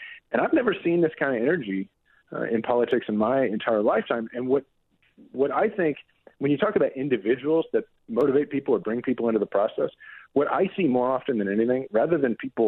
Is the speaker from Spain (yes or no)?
no; United States; And I find that offensive as an American.